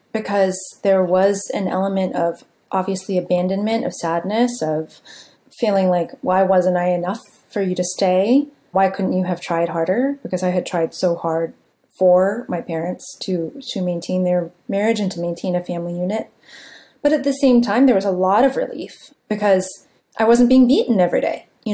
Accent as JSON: {"language": "English", "town": "San Jose", "region": "California", "country": "United States", "tie": "born or raised there", "said": "I grew up in San Jose, California, in a immigrant community. My family was comfortably middle class."}